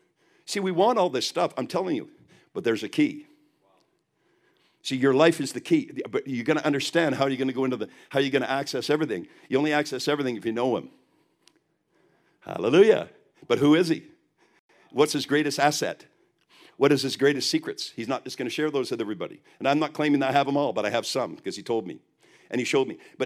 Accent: Quebec, Canada; I'm from Quebec. They have pea soup.

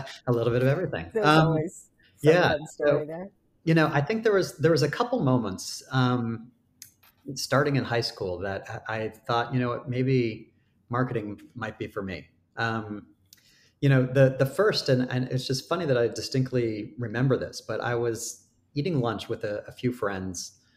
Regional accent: Arizona, United States; You know, I grew up in Arizona, you know, and my parents were actually New Yorkers.

